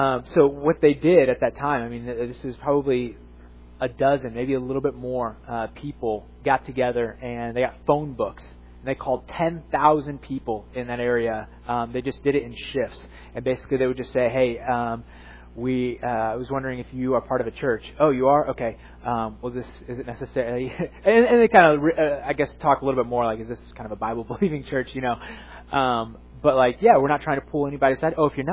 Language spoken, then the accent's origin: English; Oklahoma City, Oklahoma, United States; born there; When I was growing up, I was born actually in Oklahoma City. So I've grown up a Oklahoma Sooners football fan